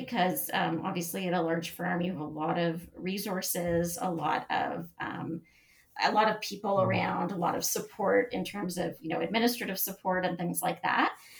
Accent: Toronto, Ontario, Canada; So I am from Toronto.

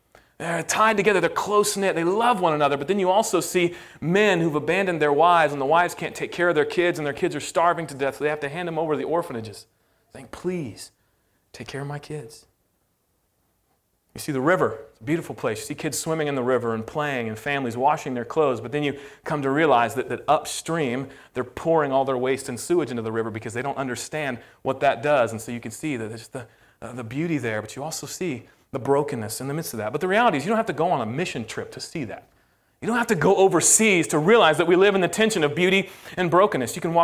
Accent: Lawton, Oklahoma, United States; I grew up in Lawton, Oklahoma. Anybody know where that is? You get extra bonus points if you do. Awesome. That's where I grew up.

